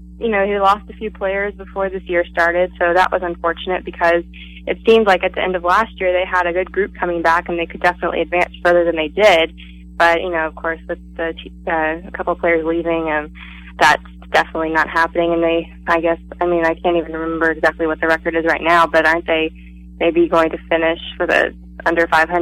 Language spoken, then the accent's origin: English; the South, United States; No, actually, I'm from the South, so I enjoyed my time there.